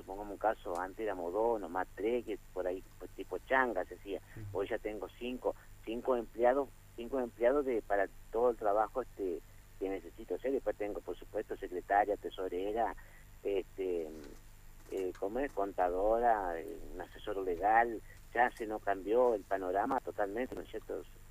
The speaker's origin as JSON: {"language": "Spanish", "town": "Rosario del Tala", "region": "Entre Ríos", "country": "Argentina", "said": "yo hace 15 años que estoy acá en Guardamonte. Yo soy oriundo de Rosario del Tala. Por negocio me vine acá a Guardamonte"}